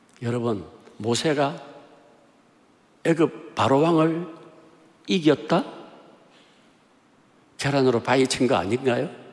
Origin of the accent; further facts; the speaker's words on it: Gyeongsang, South Korea; 세 번째, 지역이 틀려요. 저는 경상도입니다.